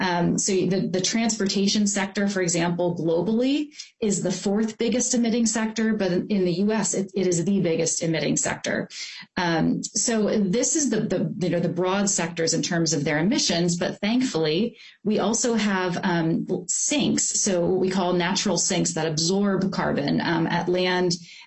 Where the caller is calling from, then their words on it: Duluth, Minnesota, United States; I'm joining you from Duluth